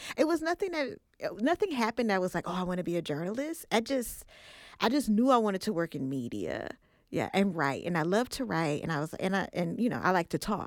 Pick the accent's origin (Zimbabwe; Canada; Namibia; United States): United States; Oakland, California; And then public radio, even I grew up in Oakland, you didn't really see a whole lot of promotion of public radio, right?